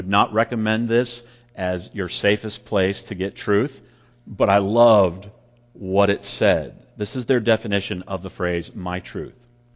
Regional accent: Fallon, Nevada, United States; Years ago, I went home to my hometown, Fallon, Nevada

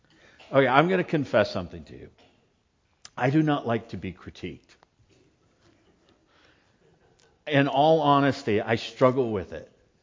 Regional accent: United States; for us, at least, growing up in the States, getting your driver's license is like that first, well, one of the huge, you know, marks of independence

